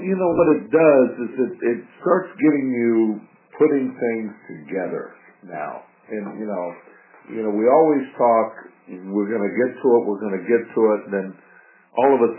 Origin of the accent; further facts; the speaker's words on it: San Diego, California, United States; also born or lived in San Francisco / Washington, D.C. / Ann Arbor; You know, I've dragged my family from, we're from San Diego, and then, you know, I started my career in San Francisco with Merrill Lynch